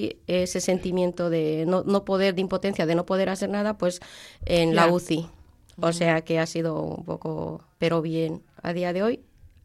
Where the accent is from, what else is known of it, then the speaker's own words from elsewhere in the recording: Potosí, Bolivia; moved away; Yo soy de Potosí, uh-huh. y tuvimos que emigrar a Cochabamba.